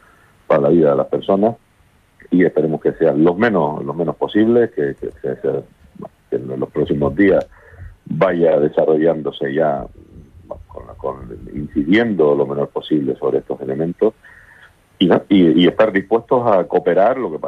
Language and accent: Spanish; Canary Islands, Spain; Los canarios somos un pueblo solidario históricamente y lo vamos a seguir siendo, el pueblo majorero también